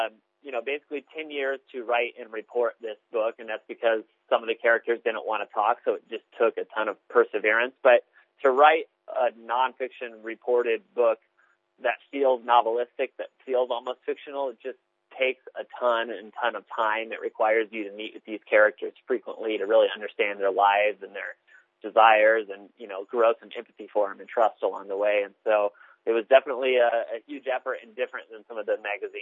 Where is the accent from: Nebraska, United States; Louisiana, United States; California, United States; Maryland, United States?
Nebraska, United States; Broken Bow; Well, like you said, I am from Broken Bow, and that is like a small farming and ranch town right in the middle of the state of Nebraska.